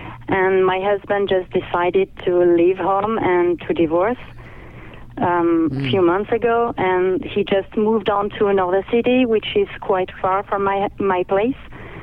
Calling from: France; from France.

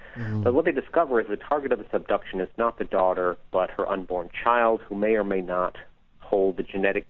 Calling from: Sacramento, California, United States; I am calling, at least for the moment, from my house in Sacramento.

